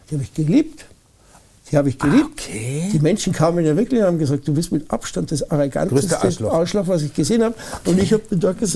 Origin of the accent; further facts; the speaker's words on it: Germany; Deswegen sind wir Deutsche zum Beispiel, oder wir im deutschsprachigen Raum, die ja schon an einem Ort geboren worden sind, wo es wirtschaftlich, wo wir Vorteile haben gegenüber vielen anderen Ländern